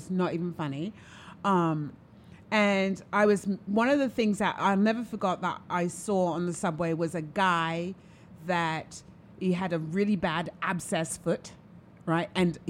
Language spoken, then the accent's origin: English; London, United Kingdom; Well I'm from London